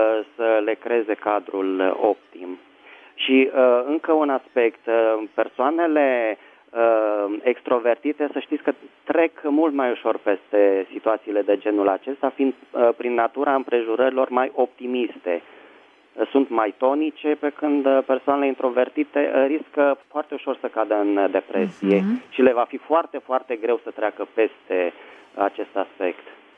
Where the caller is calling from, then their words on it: Bucharest, Romania; din București.